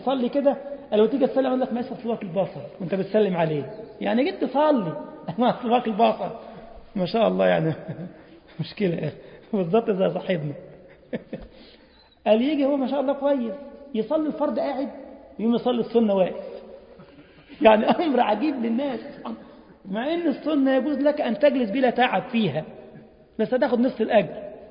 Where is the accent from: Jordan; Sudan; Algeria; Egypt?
Egypt; في فلسطين ما عندكوش، او عندنا في مصر